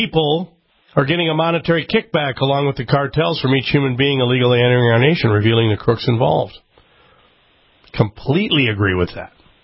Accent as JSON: {"language": "English", "region": "South Dakota", "country": "United States", "tie": "born or raised there", "said": "as a child growing up in South Dakota, we had oyster stew every Christmas Eve."}